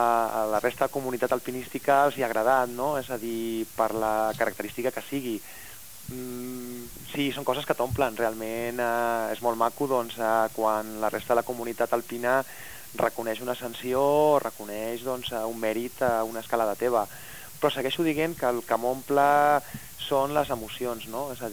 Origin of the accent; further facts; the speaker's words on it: Blanes, Catalonia, Spain; jo vaig néixer a Blanes, soc d'allà a Blanes